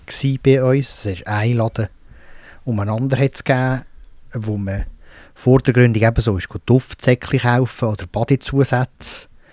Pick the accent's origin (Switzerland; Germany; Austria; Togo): Switzerland; Lucerne; dort im St. Carli-Quartier und Luzern, wo ich aufgewachsen bin